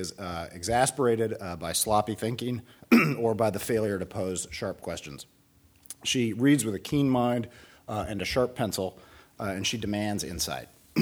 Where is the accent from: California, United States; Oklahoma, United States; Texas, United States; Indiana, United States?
California, United States; that was part of growing up in California for people of my age.